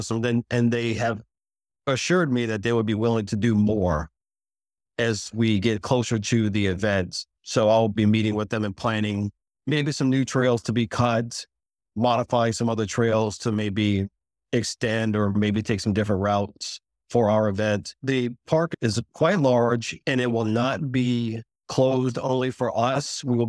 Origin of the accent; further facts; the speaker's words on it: New Orleans, Louisiana, United States; I'm from New Orleans. We have a lot of dishes.